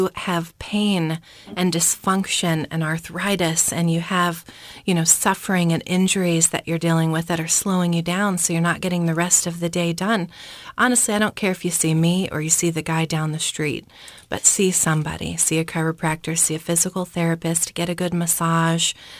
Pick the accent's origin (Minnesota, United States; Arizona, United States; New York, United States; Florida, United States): Florida, United States; I come from Florida, so your beautiful, white, crisp, shiny snow is completely different for me.